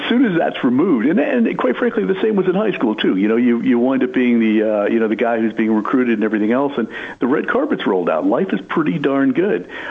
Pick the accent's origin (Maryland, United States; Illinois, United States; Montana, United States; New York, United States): New York, United States; Smithtown; born there; You know, I was born out in New York, in Long Island, a little town called Smithtown.